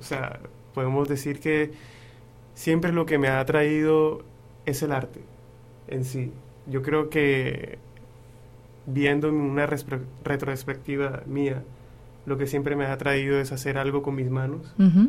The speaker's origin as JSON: {"language": "Spanish", "town": "Santa Marta", "region": "Magdalena", "country": "Colombia", "tie": "born or raised there", "also_born_or_lived": "Barranquilla / Lima / Canada", "lives_now": "Brussels, Belgium", "said": "Yo nací en Barranquilla, pero me crié toda la vida en Santa Marta."}